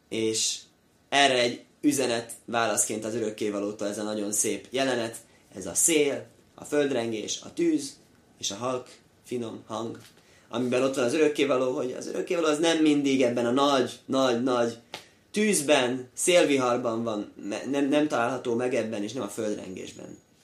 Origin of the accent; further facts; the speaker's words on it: Budapest, Hungary; én Budán nőttem föl, hát ott egész más világ